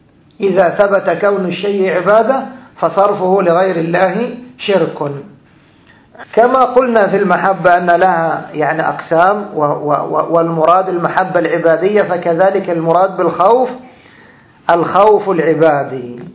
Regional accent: Egypt; الناس عندنا في مصر قديما لما كانوا يرون ثعبانا كبيرا

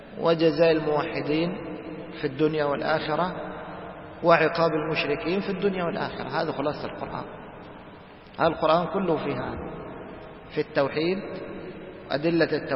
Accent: Egypt; وهاي السكت هذه مشهورة في بعض اللهجات، كما هو مشهور عندنا في مصر مثلا علي

